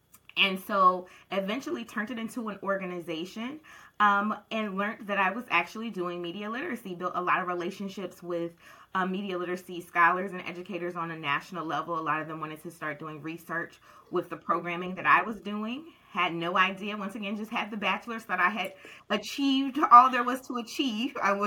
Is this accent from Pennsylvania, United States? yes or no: no; Charlotte, North Carolina, United States; I am from Charlotte, North Carolina, born and raised, and I am still at home in Charlotte, North Carolina. I love Charlotte. I'm a Charlotte girl.